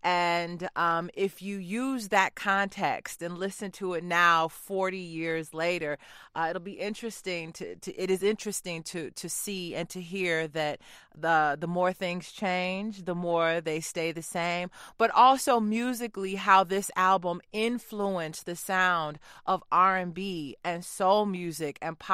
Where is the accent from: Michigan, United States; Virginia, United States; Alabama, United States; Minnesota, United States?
Michigan, United States; Detroit; It was that important to me growing up in Detroit, me having parents who were really big into the sound of Motown